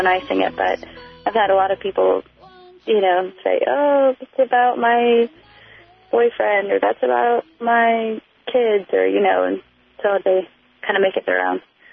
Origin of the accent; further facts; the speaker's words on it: Santa Barbara, California, United States; I originally grew up in Santa Barbara, California, and I've moved kind of all over the country, starting as being a kid